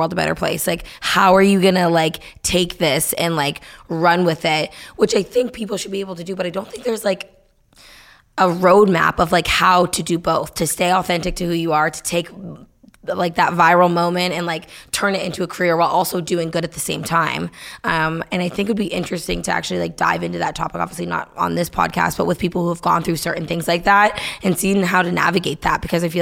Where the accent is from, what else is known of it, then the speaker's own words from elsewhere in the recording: New Hampshire, United States; I mean, like I grew up in Nashville, New Hampshire. Like I didn't grow up in the UK.